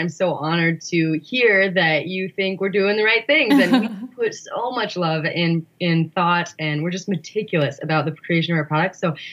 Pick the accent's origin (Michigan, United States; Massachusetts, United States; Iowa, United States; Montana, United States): Montana, United States; moved away as an adult; And I came from Montana, so this feels like home.